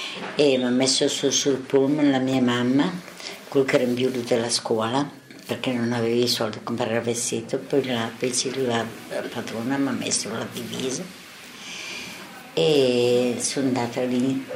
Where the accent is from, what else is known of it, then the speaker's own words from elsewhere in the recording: Basilicata, Italy; moved away as an adult; now in Lombardy, Italy; Vengo da lontano e è solo 57 anni che sono in Lombardia. Vengo della Basilicata, provincia di Potenza. Sto in Bergamasco